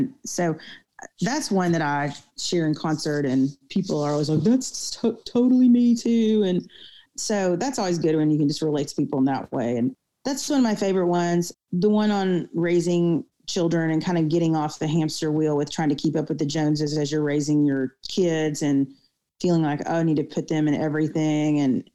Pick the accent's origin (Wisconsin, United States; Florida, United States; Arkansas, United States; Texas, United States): Arkansas, United States; now in Nashville, United States; and I grew up in Arkansas. But we all live in Nashville now.